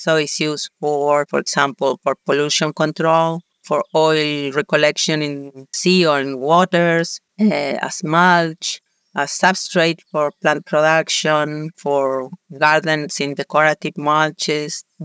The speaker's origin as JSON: {"language": "English", "country": "Chile", "second_language": "English", "said": "In Chile, coming to my home country, we have an increasing exploitation of NTFPs that include shrubs, trees."}